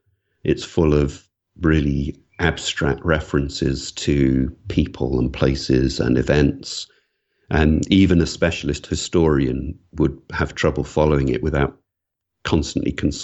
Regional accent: Wales, United Kingdom; I'm from Wales. I was born and grew up in Wales, and there's a word in the Welsh language, hiraeth

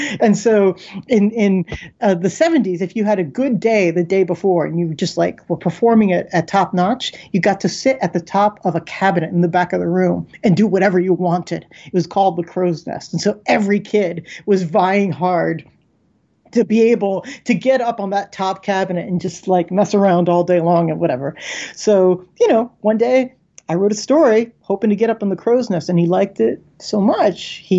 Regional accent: Sarasota, Florida, United States; I guess like middle Florida. So okay. I grew up in Sarasota, Florida.

